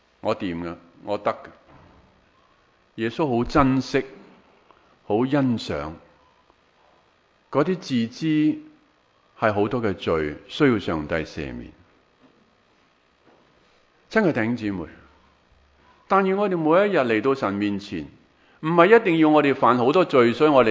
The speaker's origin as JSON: {"language": "Cantonese", "country": "China", "said": "我哋中国人都系啦，喺农村嗰度吓"}